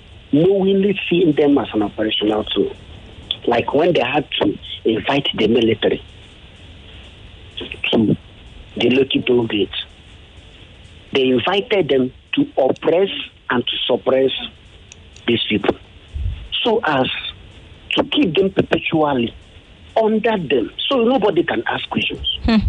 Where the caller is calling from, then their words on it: Brooklyn, New York, United States; I'm calling you from Brooklyn.